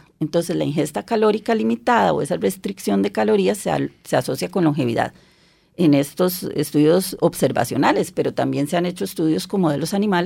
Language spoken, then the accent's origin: Spanish; Costa Rica; qué orgullosos somos los costarricenses de tener